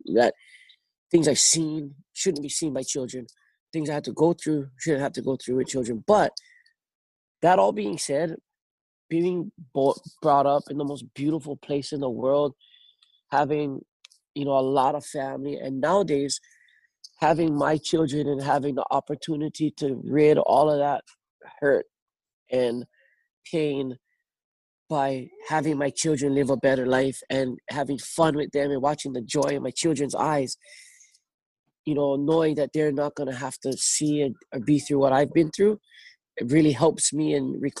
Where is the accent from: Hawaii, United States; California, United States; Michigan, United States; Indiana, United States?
Hawaii, United States; Growing up on the North Shore for me was fucked.